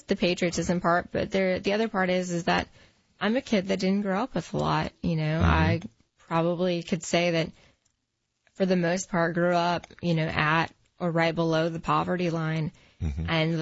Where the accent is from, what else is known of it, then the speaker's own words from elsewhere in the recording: Gulf Shores, Alabama, United States; So I grew up, you know, the Gulf Shores area. My grandparents lived on Fort Morgan down there.